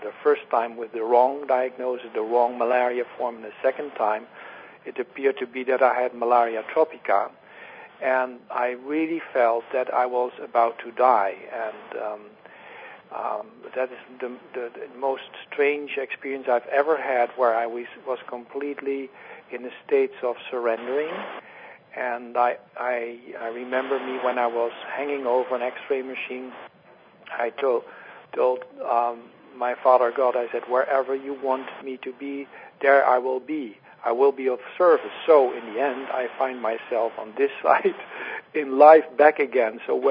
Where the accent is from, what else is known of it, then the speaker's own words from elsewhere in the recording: Netherlands; English is a second language; I'm from the Netherlands